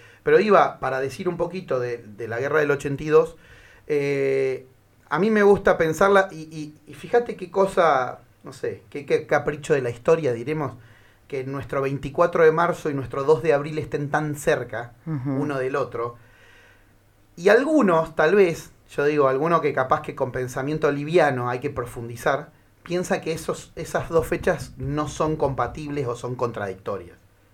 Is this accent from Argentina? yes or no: yes; Argentina; porque somos profundamente argentinos.